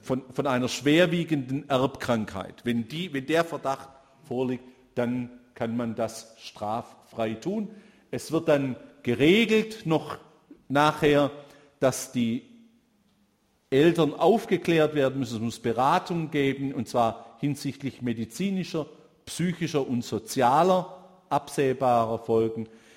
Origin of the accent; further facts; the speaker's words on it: Konstanz, Baden-Württemberg, Germany; Dort, wo ich herkomme, aus Konstanz